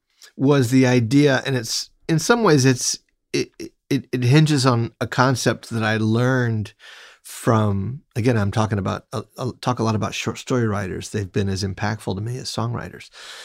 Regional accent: North Carolina, United States; I'm from North Carolina originally. Mm-hmm. I didn't really come of age there, but it is part of my DNA. Both my parents are natives of North Carolina.

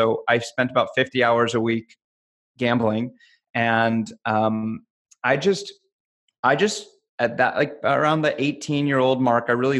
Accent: Los Angeles, California, United States; West LA near Cheviot Hills. And then we moved to Agora.

